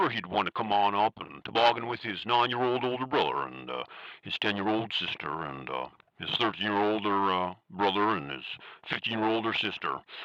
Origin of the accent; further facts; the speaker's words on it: Colorado, United States; We'll figure it out, because we're from Colorado, and this is what we do.